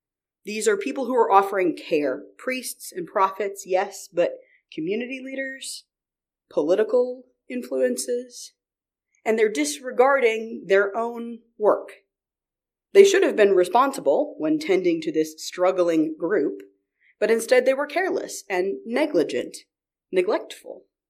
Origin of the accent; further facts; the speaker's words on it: New York, United States; I come from New York, you all know this, and New York is apple country. I grew up with access to what felt like a million different types of apples, right?